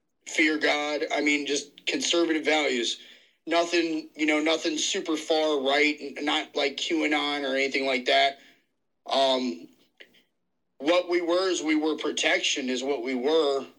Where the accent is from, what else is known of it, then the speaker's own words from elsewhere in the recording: District of Columbia, United States; moved away as an adult; also born or lived in California; Yeah, I mean, I grew up on the East Coast, mostly in, like, the D.C. area.